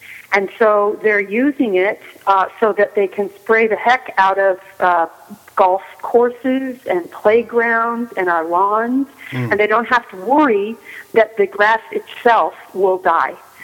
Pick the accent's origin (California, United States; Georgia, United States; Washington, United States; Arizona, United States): California, United States; Chico; So I am here in Sunnyvale, and I'm not going to be back in my hometown of Chico until September 2nd.